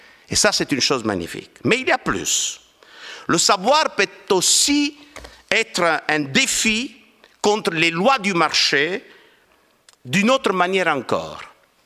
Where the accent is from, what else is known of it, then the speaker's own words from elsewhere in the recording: Calabria, Italy; born there; Moi, je suis né en Calabre, dans la Grande Grèce. Eh bien, moi, j'ai dans mon sang la culture grecque, latine, arabe, espagnole, française, normande.